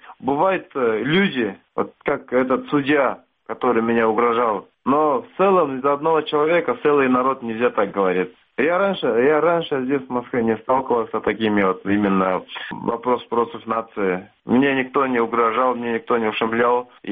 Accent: Kyrgyzstan; now in Moscow, Russia; Потому что в нашей родине, я не могу как бы сказать, да, что все живут хорошо. Есть люди, которые живут хорошо, а есть люди, которые не хватает за просто за хлеб. И вот все мои земляки, и мои вот тех, кто в основном кыргызы

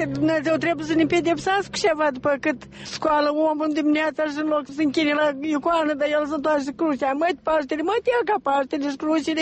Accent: Moldova; dar noi suntem moldoveni de la țară, învățat cu măliguță să mâncăm

